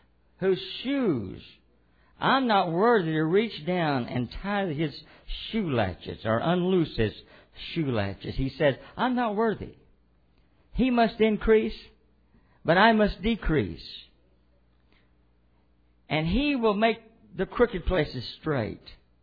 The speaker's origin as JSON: {"language": "English", "country": "United States", "said": "Let me tell you something. I'm an American. I love America."}